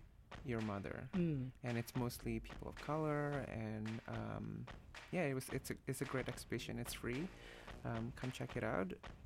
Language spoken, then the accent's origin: English; Toronto, Ontario, Canada; now in Vancouver, Canada; I'm new to Vancouver, so I've never been. I just moved from Vancouver. I'm from Toronto in April.